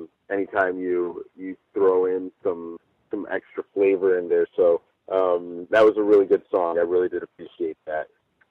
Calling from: Pomona, California, United States; I'm reporting from Pomona, California.

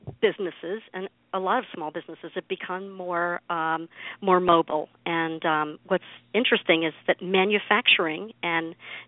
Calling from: Baltimore, Maryland, United States; Well, I'm calling from Baltimore, Maryland, just north of Baltimore City, and I am an ex-Army wife.

